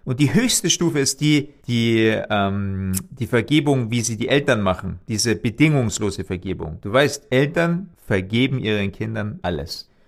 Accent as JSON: {"language": "German", "country": "Germany", "said": "Ich bin Deutscher und ich habe ja auch einen deutschen Pass, auch wenn mein Vater Thailänder ist. Habe ich immer das Gefühl gehabt, ja, ich bin zwar biologisch halb deutsch, halb Thai"}